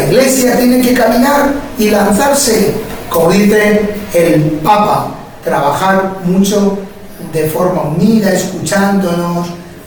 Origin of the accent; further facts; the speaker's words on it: Spain; Claro, nosotros como españoles